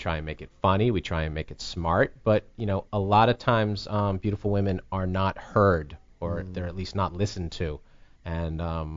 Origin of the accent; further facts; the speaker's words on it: New York, United States; Yeah, I'm from New York.